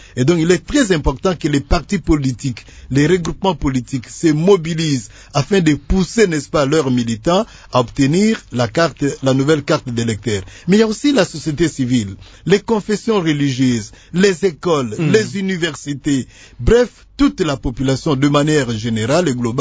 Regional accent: DR Congo; Bon, en principe, chez nous, en République démocratique du Congo

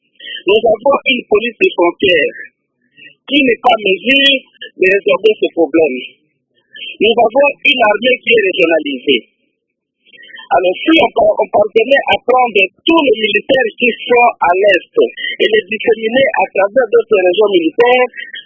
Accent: DR Congo; Si je reconnais réellement que je suis congolais

